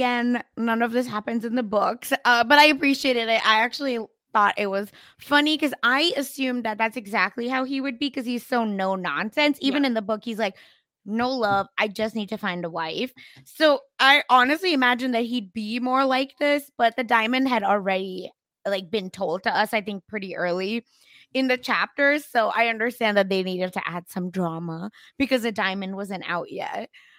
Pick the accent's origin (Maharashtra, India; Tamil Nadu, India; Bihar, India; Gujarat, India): Maharashtra, India; Mumbai; They're from Bombay, my hometown.